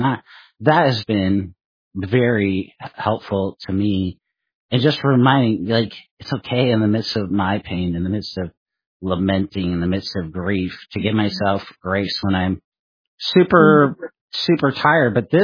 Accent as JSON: {"language": "English", "region": "California", "country": "United States", "lives_now": "Oregon, United States", "said": "being Californian now here in Oregon."}